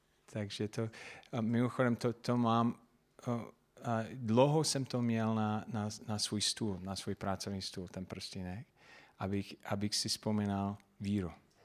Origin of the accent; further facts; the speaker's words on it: Englewood, Colorado, United States; Czech is a second language; A já pocházím z Inglewood, Colorado.